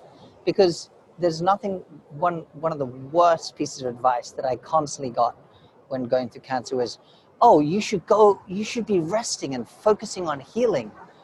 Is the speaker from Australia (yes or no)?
yes; Australia; none of the characters actually relate directly to me as a young Asian male growing up in Australia or whatever.